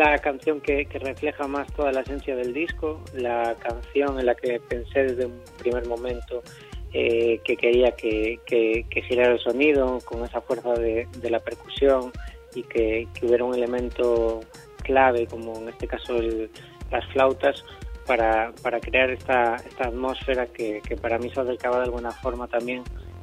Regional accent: Catoira, Galicia, Spain; born there; Pues yo nací en Catoira, en el 90

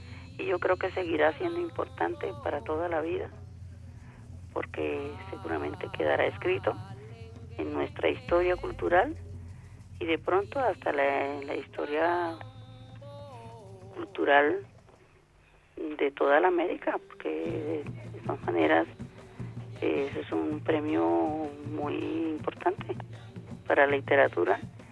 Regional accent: Talaigua, Bolívar, Colombia; born there; Sí, claro, Talaigua, la isla d

